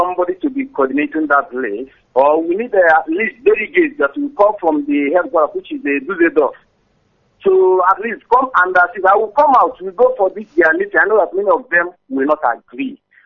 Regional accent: Enugu State, Nigeria; I grew up in the village. I'm from Enugu State. I'm up to 20 before I'm going to get my way to Port Harcourt.

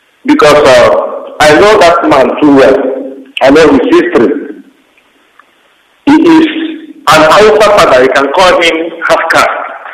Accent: Isarambanu, Imo, Nigeria; now in Kuala Lumpur, Malaysia; from Isarambanu, Imo State.

